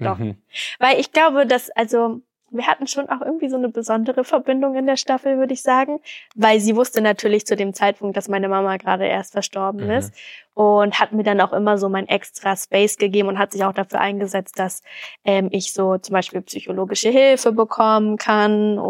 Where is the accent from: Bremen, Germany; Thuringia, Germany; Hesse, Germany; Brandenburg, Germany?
Brandenburg, Germany; Aber ich bin halt ein Dorfkind, also ich komme aus Brandenburg.